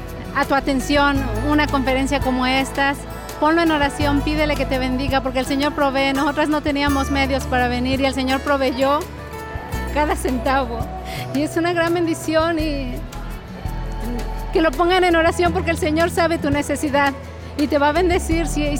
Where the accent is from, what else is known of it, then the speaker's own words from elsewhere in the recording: Mexico; now in Virginia, United States; soy originaria de México, pero vivo en Virginia hace 15 años.